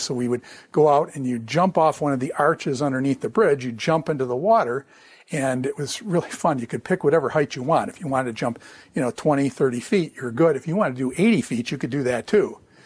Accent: Grand Island, New York, United States; When I was young, I grew up in the Niagara River. Okay, I lived in a place called Grand Island.

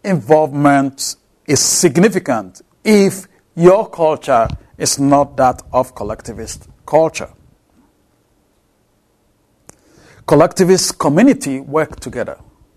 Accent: Ghana; my friends who travel with me to my home country, Ghana

